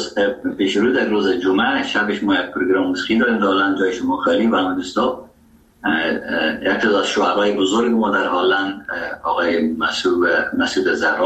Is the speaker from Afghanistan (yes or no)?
yes; Afghanistan; first language Dari; زبان اصلی و وطنی ما دری است و فارسی نیست و چکه در هرات استفاده میشه و زبان دوم ما که در افغانستان است زبان پشتو